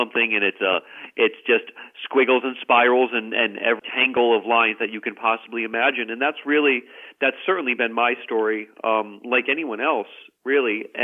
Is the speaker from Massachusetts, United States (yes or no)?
no; Marlborough, Connecticut, United States; I grew up in Marlboro, so, you know, more closer, where in some regards, maybe Hartford area was more in my backyard than the Eastern side of the state.